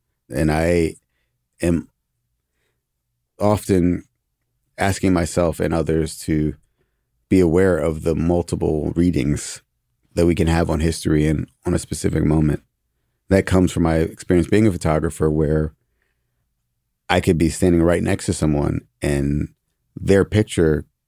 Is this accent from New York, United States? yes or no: yes; New York, United States; also born or lived in Washington, D.C.; I went to high school in D.C. I grew up in New York, but I went to high school in D.C.